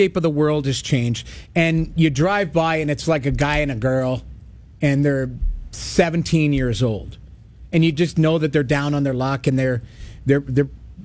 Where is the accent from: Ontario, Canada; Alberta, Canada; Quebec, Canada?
Alberta, Canada; I grew up in Alberta, okay? I used to drive from Lethbridge to Edmonton every weekend.